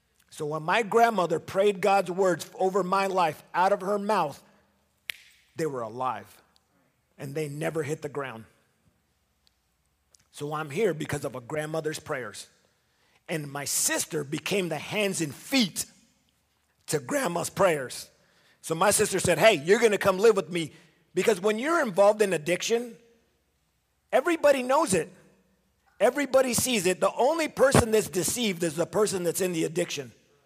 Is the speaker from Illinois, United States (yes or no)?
no; Los Angeles, California, United States; I grew up as a young kid, not having a daddy, growing up in Los Angeles, and I chased affirmation.